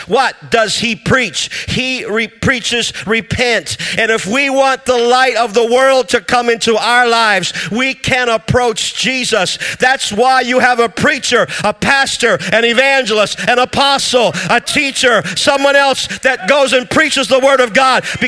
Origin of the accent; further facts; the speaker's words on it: Canada; accent: Canadian; I hope my Canadian accent's not too difficult to understand.